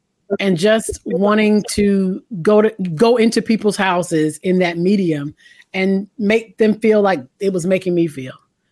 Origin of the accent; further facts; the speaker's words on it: North Carolina, United States; also born or lived in Rochester, New York / Philadelphia; The snow came and my family was like, no, we're out of there because we're from North Carolina. I don't know what this snow stuff is. So we moved.